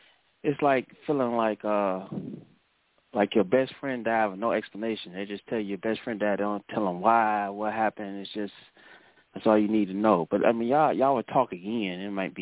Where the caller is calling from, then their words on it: Cleveland, Ohio, United States; I'm calling from Cleveland, Ohio.